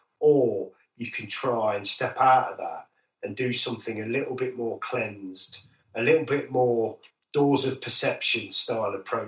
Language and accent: English; Grantham, East Midlands, United Kingdom; now in Nottingham, United Kingdom; And when I moved to Nottingham from Grantham, you've got this whole mixed melting pot of cultures.